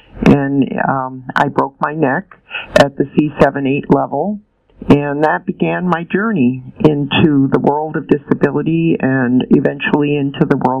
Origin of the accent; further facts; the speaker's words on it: West Winfield, New York, United States; moved away as an adult; also born or lived in Philippines; upstate New York, we ended up settling in a little village called West Winfield. And after I left my hometown, I spent a year in the Philippines as an exchange student